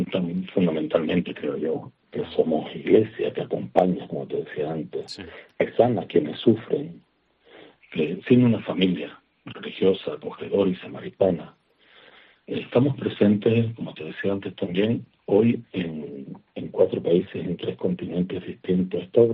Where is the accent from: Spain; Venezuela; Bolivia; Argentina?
Spain; Canary Islands; born there; somos varios los hermanos que nacimos ahí en Gran Canaria y en otras islas del archipiélago.